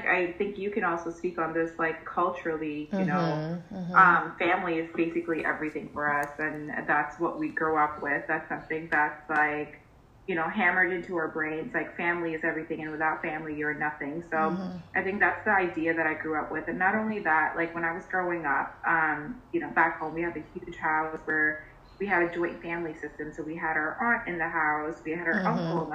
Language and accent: English; Queens, New York, United States; I came here when I was, you know, like 6, 7. Mm-hmm. And I mean, I grew up in Queens, but like I've always been a city girl